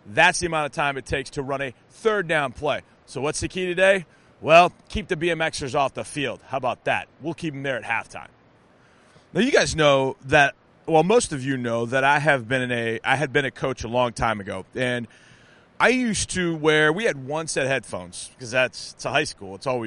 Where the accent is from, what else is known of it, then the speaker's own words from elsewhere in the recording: Wisconsin, United States; now in Texas, United States; when I was growing up in Wisconsin, that was my first one.